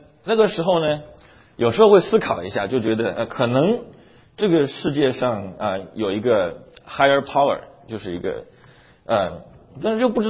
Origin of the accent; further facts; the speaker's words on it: China; born there; 我是1980年代出生在大陆